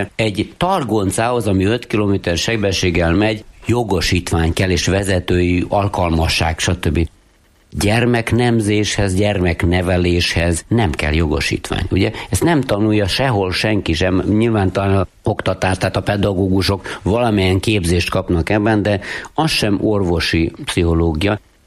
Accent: Uzhhorod, Zakarpattia Oblast, Ukraine; abban a kis mikroklímában, amiben én felnőttem, ott nagy szeretet, békesség, egy nagyon jó polgári, társadalmi lét volt annak idején abban a városban, ahol én születtem, Ungváron.

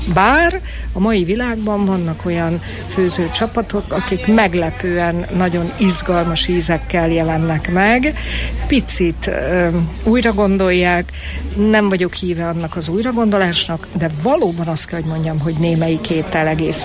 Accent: Szolnok, Jász-Nagykun-Szolnok, Hungary; Igen, hát én tiszaparti lány vagyok, Szolnokon születtem, nagy szerelmünk a Tiszató, 30 perce van Szolnoktól

